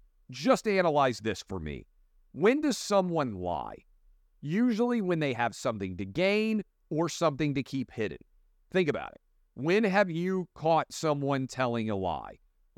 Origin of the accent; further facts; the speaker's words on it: Tennessee, United States; Also, obviously, my home state of Tennessee.